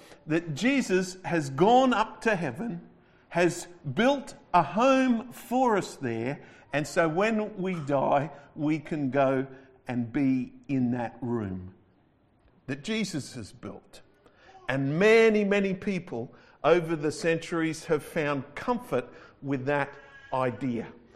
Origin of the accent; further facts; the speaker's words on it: Adelaide, South Australia, Australia; I'm reminded of when I was a young man growing up in Adelaide. I was actually a small boy, about 13 years old, I reckon.